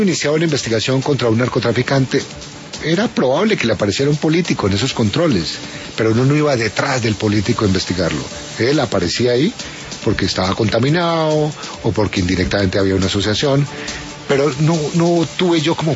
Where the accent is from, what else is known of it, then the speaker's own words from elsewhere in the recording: Colombia; soy un colombiano enamorado de mi país y un colombiano de a pie